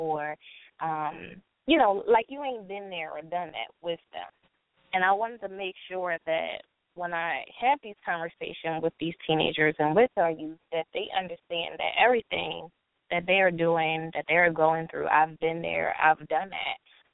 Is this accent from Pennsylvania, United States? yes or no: yes; Philadelphia, Pennsylvania, United States; I talk about the different issues that plagued me as a teen growing up in Philadelphia.